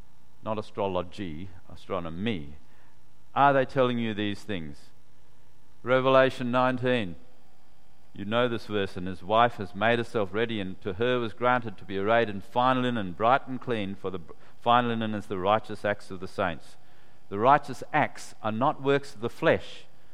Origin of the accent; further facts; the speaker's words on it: Perth, Western Australia, Australia; also born or lived in Malaya; I was born in Malaya. I came out on the ship January 1957. Yeah, I was 6 years old. And it took about 8 days to come from Malaya down to Perth.